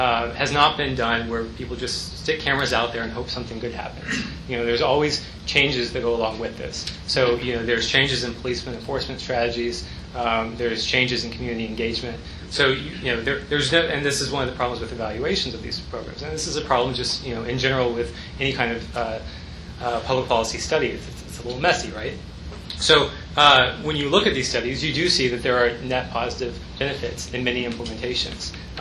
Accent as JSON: {"language": "English", "region": "Texas", "country": "United States", "tie": "born or raised there", "said": "I think I came from Texas where you were allowed to do some of it. And so I grew up knowing that it could be recorded."}